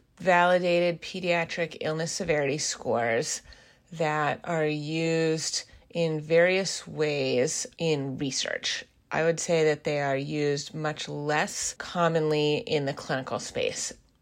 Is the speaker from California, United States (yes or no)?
no; Seattle, Washington, United States; also born or lived in East Coast, United States; I am originally from the Seattle area and went to the East Coast of the U.S. for undergraduate and medical school and came back to Seattle for my pediatrics residency training